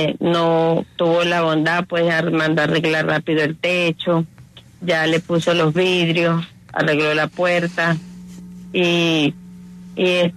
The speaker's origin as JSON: {"language": "Spanish", "country": "Venezuela", "moved": "yes", "lives_now": "Colombia", "said": "Yo vivo con tres nietos, la nuera, ella no tiene trabajo fijo. Yo sufro, tengo 55 años, soy de Venezuela. Tengo 7 años acá en Colombia y pues vivo arrendada."}